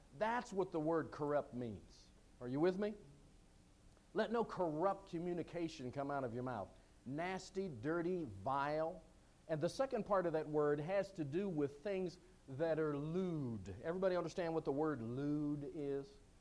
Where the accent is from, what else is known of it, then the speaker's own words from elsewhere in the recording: Canada; See, I'm from Canada, eh?